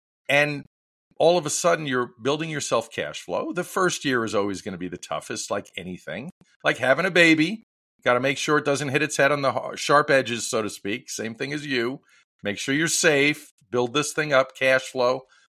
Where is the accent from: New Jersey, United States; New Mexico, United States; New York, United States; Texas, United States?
New York, United States; grandpa owned a whole bunch of supermarkets in Brooklyn. I grew up in New York and I got to see the business owner unfold in front of me.